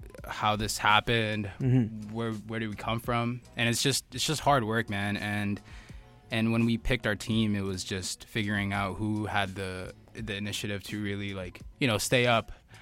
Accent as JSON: {"language": "English", "town": "Richmond", "region": "British Columbia", "country": "Canada", "said": "I performed in Steveston. So if y'all don't know, we're from Richmond. Shout out to Richmond."}